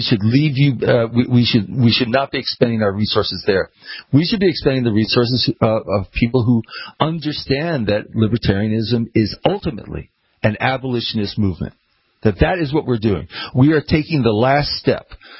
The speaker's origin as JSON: {"language": "English", "town": "New York City", "region": "New York", "country": "United States", "tie": "born or raised there", "said": "I'm born and raised in New York City."}